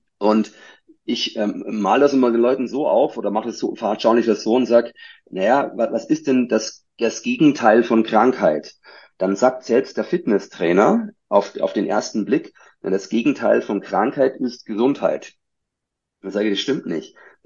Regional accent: Bavaria, Germany; ich bin ja aus dem Süden Deutschlands, aus Bayern

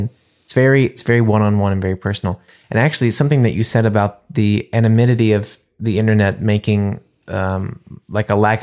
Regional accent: United States; in my case, playing as an American in those Allgäu towns like Kempten or Zontofen or whatever, or Oberstdorf.

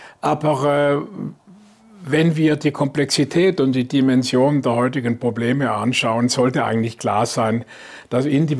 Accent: Lörrach, Baden-Württemberg, Germany; Ich komme aus Lörrach und vom

